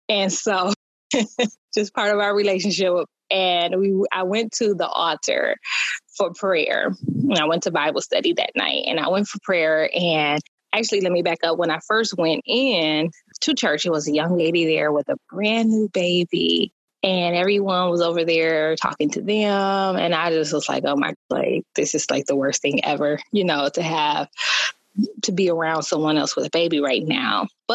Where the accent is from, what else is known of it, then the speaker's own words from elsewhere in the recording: Saginaw, Michigan, United States; I am from Saginaw, Michigan.